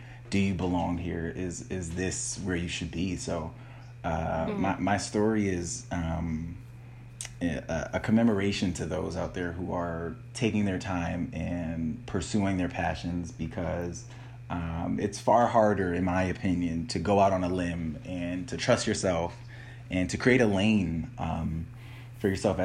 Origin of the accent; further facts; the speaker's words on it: New York City, New York, United States; When I was younger, I grew up in Harlem, in the city